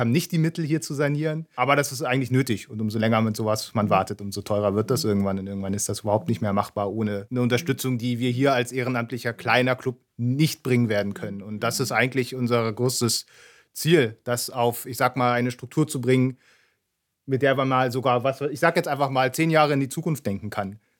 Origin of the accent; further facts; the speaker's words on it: Berlin, Germany; also born or lived in Detmold, Germany; als ich in Detmold studiert habe. Ich komme eigentlich aus Berlin, also ist eine Gegend, wo an sich viel Kultur vorhanden ist.